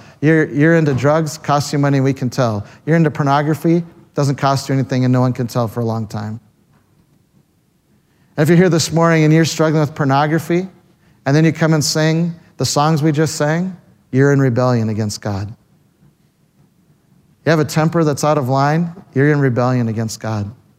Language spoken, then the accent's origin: English; Canada; I come down from Canada.